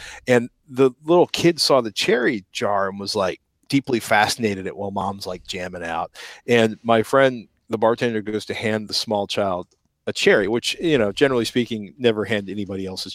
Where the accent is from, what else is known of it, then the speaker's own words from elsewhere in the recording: Midwest, United States; We eat more vegetables than I ever were aware of existing as growing up as a Midwesterner, where there was canned vegetables or no vegetables.